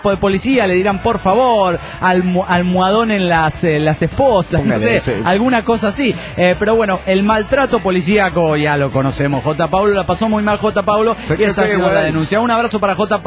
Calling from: Bilbao, Basque Country, Spain; de Bilbao.

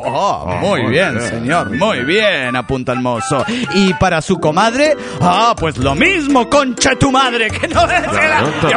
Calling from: Cochabamba, Bolivia; Soy mono virtual de Cochabamba, Bolivia.

